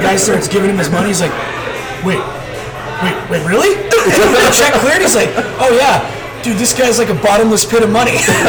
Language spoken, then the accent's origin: English; New Orleans, Louisiana, United States; I told you, I'm from New Orleans.